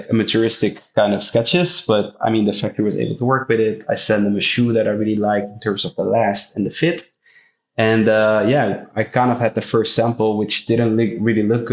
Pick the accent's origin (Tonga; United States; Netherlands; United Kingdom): Netherlands; Amsterdam, North Holland; Born and raised in Amsterdam. And my name is, it's a French name. I was not born in France. I have not a lot of connections with France